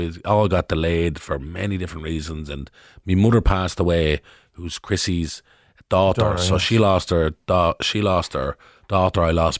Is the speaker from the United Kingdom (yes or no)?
no; Dublin, Leinster, Ireland; Obviously, I'm from Darndale